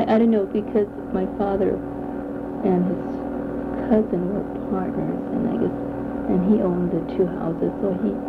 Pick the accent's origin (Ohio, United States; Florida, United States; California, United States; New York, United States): California, United States; Los Angeles; In the central Los Angeles. We were not in 9th Street, we were a little further south. We were in the 22nd Street area, where there are a lot of Chinese families there.